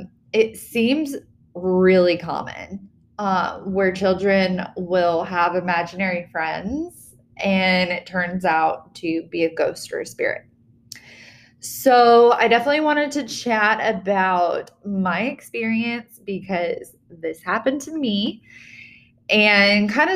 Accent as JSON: {"language": "English", "region": "Virginia", "country": "United States", "tie": "born or raised there", "also_born_or_lived": "Maine", "said": "So my family is from Maine. I'm not from Maine. I was born in Virginia. I lived in Maine for about 5 years, but I pretty much spent most of my life in Virginia."}